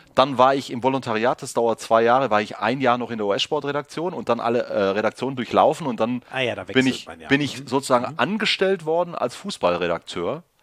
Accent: Ehingen, Baden-Württemberg, Germany

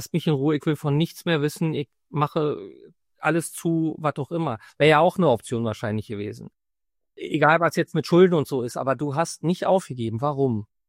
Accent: Germany; Ja, das haben wir halt nicht gelernt. Kommen wir aus der DDR.

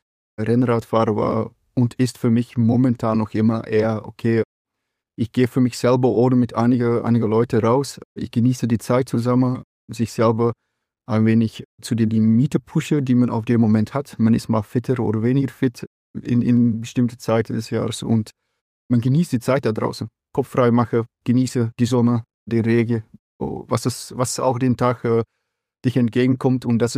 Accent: Belgium; So als Junge in Belgien, von wo ich komme, habe ich mich eigentlich ziemlich früh bei einer Fußballmannschaft angeschlossen.

